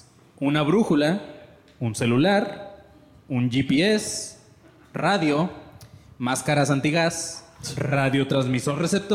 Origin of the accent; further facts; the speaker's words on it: Puebla, Mexico; moved away; Yo lo digo siempre, soy de Puebla, pero no ejerzo. O sea, sí. Yo ya salí de ese pinche lugar hace un chingo, güey.